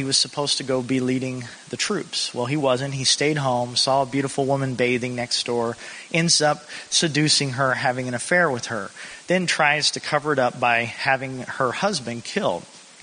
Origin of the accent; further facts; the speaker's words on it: Indiana, United States; also born or lived in Kentucky; I am from Indiana and was born in Kentucky, and I kept my shoes on tonight despite that Kentucky birth.